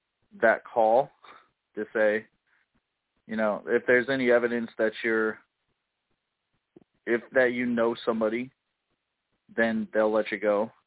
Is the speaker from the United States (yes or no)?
yes; Chicago, Illinois, United States; It's a racket everywhere. I'm from Chicago.